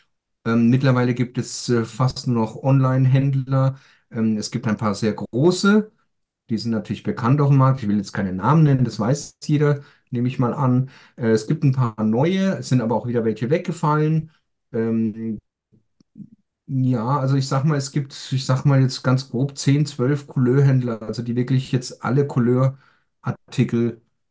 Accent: Greece; first language German; ich habe die belgische Staatsbürgerschaft. Ich fühle mich als EUler, kann man sagen, weil ich bin in Griechenland geboren und auch aufgewachsen, auch wieder auf der deutschen Schule. Bin Muttersprachler Deutsch

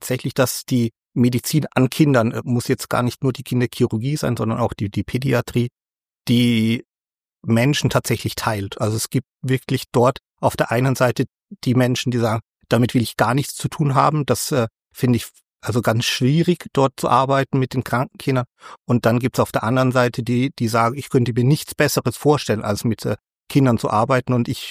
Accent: Nuremberg, Bavaria, Germany; Also ich komme ja aus Nürnberg und habe dort auch studiert, also in Erlangen, das ist ja die alte Universität.

